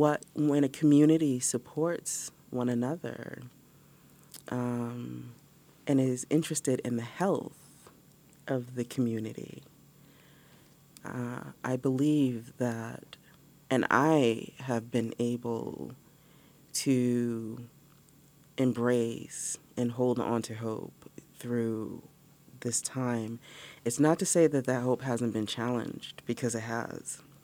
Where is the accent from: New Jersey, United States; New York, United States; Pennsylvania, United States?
New York, United States; New York City; also born or lived in Massachusetts; New York has been home for me, even though I was born here in Massachusetts. And so when I go back to the city, that's what we call it